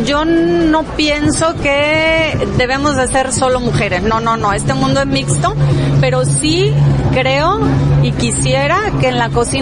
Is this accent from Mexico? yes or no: yes; San Luis Potosí, Mexico; born there; also born or lived in Cuernavaca; decidimos regresar a mi tierra natal, a la ciudad de San Luis Potosí, porque vivíamos en Cuernavaca, Morelos